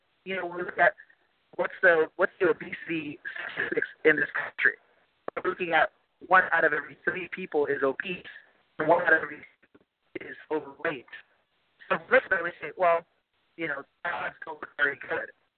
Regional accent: Los Angeles, California, United States; I grew up in Highland Park. I don't know if a lot of the viewers know what it is, but it's a suburb in Los Angeles, close to downtown. It's not really like an upscale neighborhood.

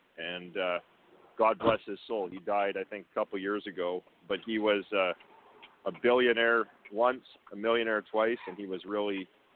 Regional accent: Canada; now in Los Angeles, United States; Yeah, I'm down in L.A. today, but I am from Canada, yes.

